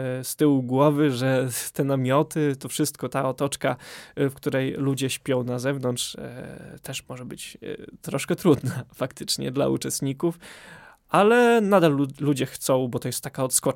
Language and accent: Polish; Bielsko-Biała, Silesian Voivodeship, Poland; jako że jestem z Bielska, to wyjeżdżałem rano